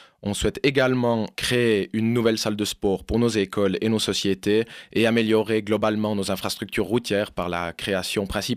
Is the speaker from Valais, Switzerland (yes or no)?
yes; Vernayaz, Valais, Switzerland; je viens de Vernaya, je suis originaire de Vernaya et Salvan.